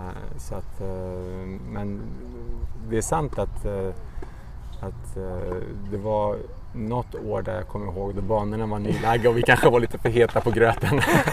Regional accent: Stockholm, Stockholm County, Sweden; när jag växte upp då i Stockholm så var ju tennis helt klart den mest populära sporten.

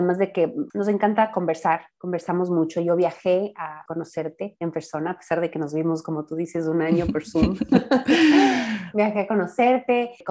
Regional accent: Quito, Pichincha, Ecuador; yo, como dijiste, también soy ecuatoriana, soy quiteña.

